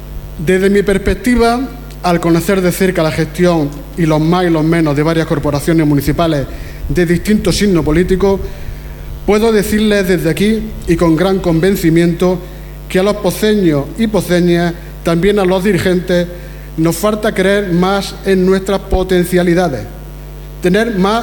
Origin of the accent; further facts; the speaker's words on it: Pozo Alcón, Andalusia, Spain; Pozo Alcón es tierra fronteriza, que mi pueblo tiene gente emprendedora y que siempre han sabido sacar lo mejor de sí mismo.